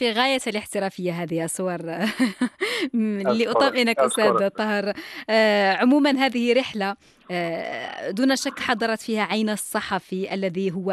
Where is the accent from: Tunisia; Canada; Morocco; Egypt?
Morocco; التي نفتخر بها جميعا كمغاربة